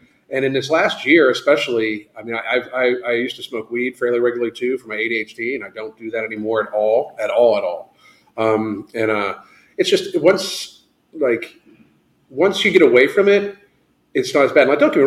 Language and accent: English; Pennsylvania, United States; Man, I grew up in Western Pennsylvania. Yeah, Southwest Pennsylvania, but Pittsburgh, they'll tailgate any motherfucking thing.